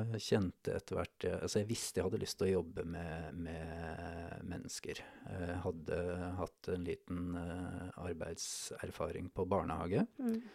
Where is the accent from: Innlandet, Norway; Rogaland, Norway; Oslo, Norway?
Oslo, Norway; Men jeg vokste opp I Oslo. Jeg har rukket å bli 50 år. Bodd litt forskjellige steder rundt omkring I landet.